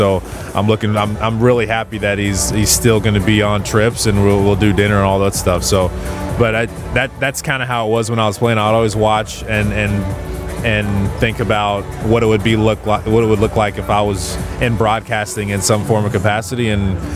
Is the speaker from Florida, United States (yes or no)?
no; Tulsa, Oklahoma, United States; We grew up in Tulsa, Oklahoma. We were there for pretty much our whole childhood, and we grew up there until I was a senior at Victory Christian.